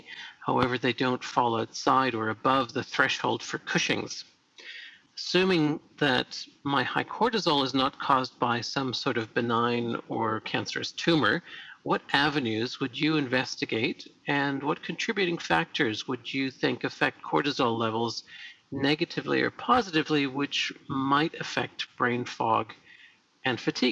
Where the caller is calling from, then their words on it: Melbourne, Victoria, Australia; I'm contacting you from Melbourne, Australia.